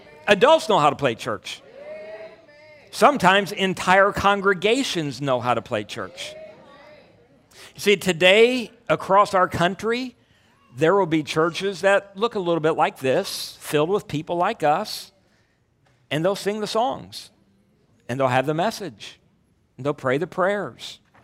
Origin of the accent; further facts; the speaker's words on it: Buckhart, Illinois, United States; I grew up right outside of Rochester, Illinois, just down the road here, a little place called Buckhart.